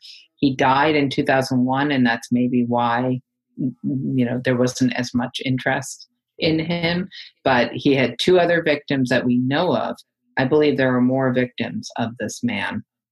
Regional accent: Cambridge, Massachusetts, United States; right around the corner from the street I grew up in Cambridge.

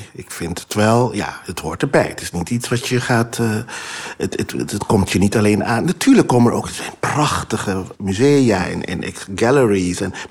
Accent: Curaçao; ik kom van Curaçao, maar ik was altijd wel bezig met de Afrikaanse heritage.

